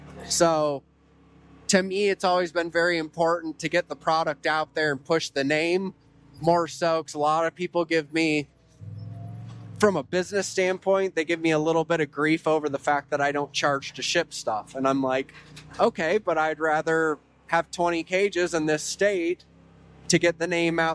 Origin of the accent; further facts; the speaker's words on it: North Carolina, United States; That's a long story, but short story would be I grew up in North Carolina. I don't want to skip that part because a lot of people think I'm from Wyoming. I'm not from Wyoming.